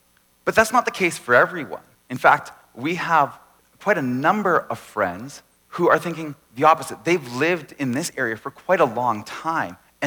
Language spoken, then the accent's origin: English; Burnaby, British Columbia, Canada; I grew up in North Burnaby, and so we really considered this area home.